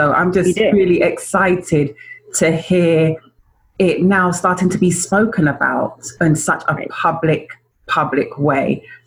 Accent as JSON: {"language": "English", "region": "London", "country": "United Kingdom", "tie": "born or raised there", "also_born_or_lived": "Jamaica", "said": "I was born and raised in London."}